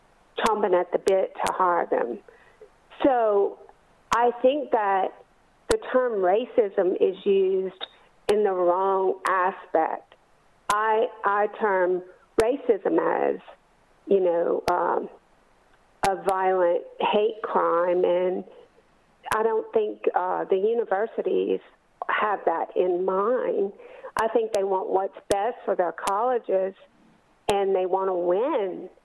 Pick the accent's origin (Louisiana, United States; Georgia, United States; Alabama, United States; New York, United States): Louisiana, United States; And I grew up in South Louisiana in the 60s.